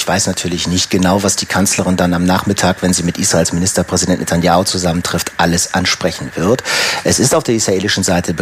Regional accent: Munich, Bavaria, Germany; wo kommst du denn her? Sag ich, aus München.

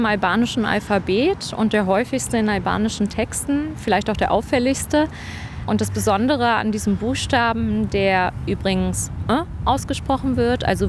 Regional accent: Göttingen, Lower Saxony, Germany; weil ich bin in Göttingen aufgewachsen, da gab es sowas nicht.

